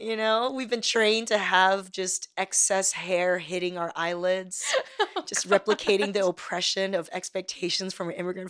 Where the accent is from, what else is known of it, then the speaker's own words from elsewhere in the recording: California, United States; I talk Californian. Mm-hmm. I grew up in Southern California with like Latinos, Asians, Black folks, Pacific Islanders.